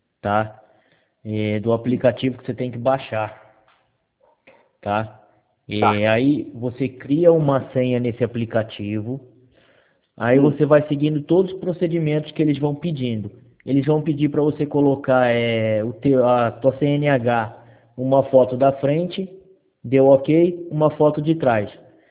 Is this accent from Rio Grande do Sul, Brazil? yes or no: no; Rio de Janeiro, Brazil; o pessoal me conhece muito como carioca só.